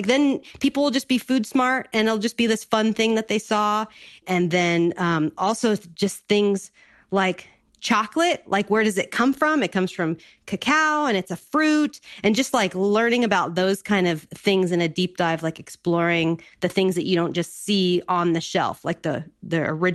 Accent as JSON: {"language": "English", "region": "California", "country": "United States", "tie": "born or raised there", "said": "I mean, I grew up in Orange County, but they both worked"}